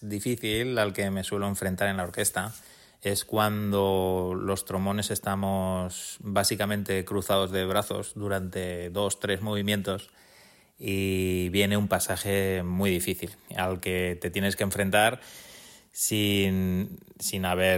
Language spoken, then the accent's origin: Spanish; Valencian Community, Spain; creo que es muy común en las bandas de música de Valencia, donde yo empecé a estudiar, en la banda de mi pueblo.